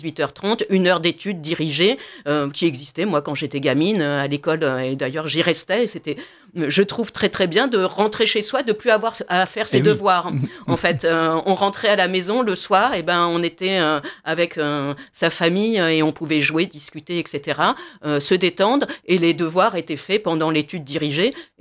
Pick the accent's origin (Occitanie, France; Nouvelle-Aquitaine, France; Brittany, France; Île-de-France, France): Île-de-France, France; Paris; Et moi, en tant que Parisienne native, ça fait 56 ans que je vis à Paris.